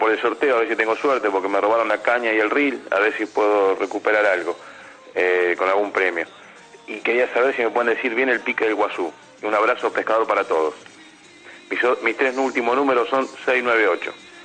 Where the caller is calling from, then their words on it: Villa Bosch, Buenos Aires Province, Argentina; acá de Villa Bosch y como todos los sábados los escucho